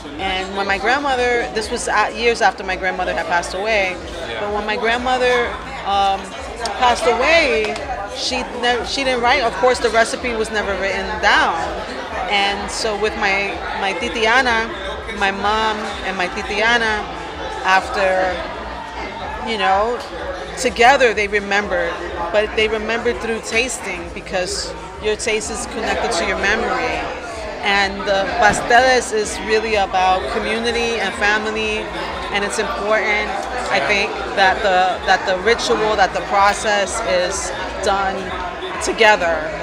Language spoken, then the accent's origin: English; New York City, New York, United States; I'm from the Boogie Down Bronx, Puerto Ricana.